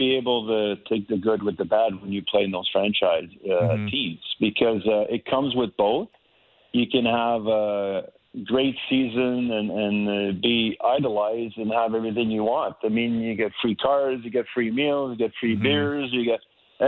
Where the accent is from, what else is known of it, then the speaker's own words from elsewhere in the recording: Montreal, Quebec, Canada; playing in my hometown in Montreal was a dream come true